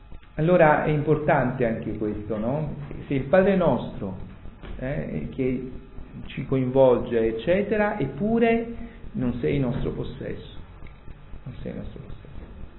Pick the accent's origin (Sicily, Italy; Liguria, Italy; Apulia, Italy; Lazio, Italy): Apulia, Italy; Grottaglie; nella nostra Puglia, soprattutto, almeno mi ricordo dalle mie parti, a Grottaglia anche, no?